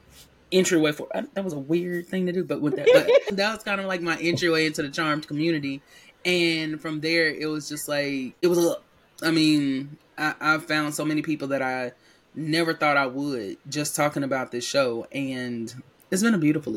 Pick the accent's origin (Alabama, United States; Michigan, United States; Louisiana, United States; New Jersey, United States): Louisiana, United States; I'm from Louisiana.